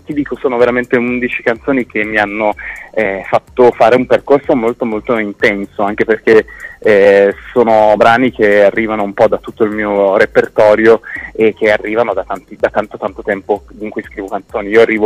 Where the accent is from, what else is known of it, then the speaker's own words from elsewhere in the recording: Sanremo, Liguria, Italy; io poi sono di Sanremo, sono due passi anche da Ventimiglia